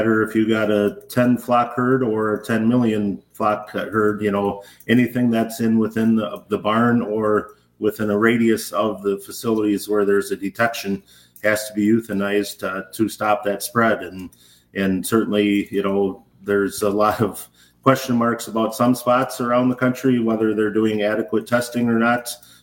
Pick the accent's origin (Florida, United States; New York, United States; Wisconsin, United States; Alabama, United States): Wisconsin, United States; Cashton; if there's an outbreak in Cashton, Wisconsin, which is my hometown, of any kind of health concern